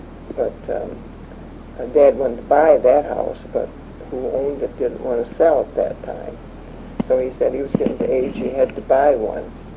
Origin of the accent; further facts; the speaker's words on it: Northville, Michigan, United States; also born or lived in Fenville; No, I was born in Fenville, Michigan. Mm-hmm. And we came here in 1911. I was 3 years old at the time